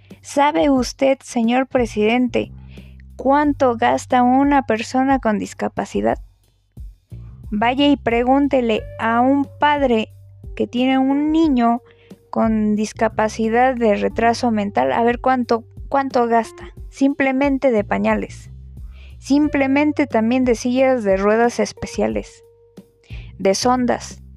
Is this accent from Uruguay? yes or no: no; Mexico; soy una ciudadana mexicana que está viendo la realidad